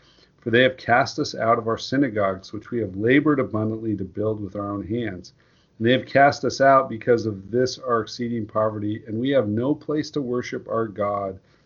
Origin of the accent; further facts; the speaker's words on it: Utah, United States; I grew up in Utah Valley, so 90% of the people were members.